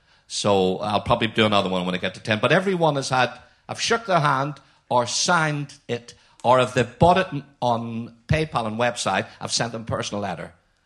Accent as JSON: {"language": "English", "region": "Northern Ireland", "country": "United Kingdom", "said": "we're both from Northern Ireland."}